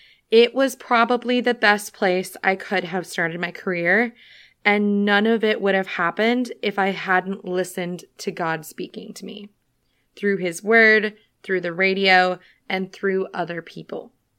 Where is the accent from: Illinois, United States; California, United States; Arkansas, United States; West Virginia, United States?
Illinois, United States; I'm from Illinois, so I had this dream of moving to the South.